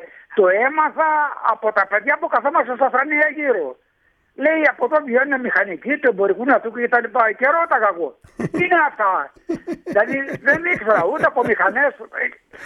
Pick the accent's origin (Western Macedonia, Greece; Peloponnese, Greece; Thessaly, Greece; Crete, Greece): Crete, Greece; Είμαι από ένα χωριό της Κρήτης, από τον ομό Ρεθύμνης, Ορισίδιος, πολύ Ορισίδιος. Το χωριό μου ασχολούταν μόνο με κτηνοτροφία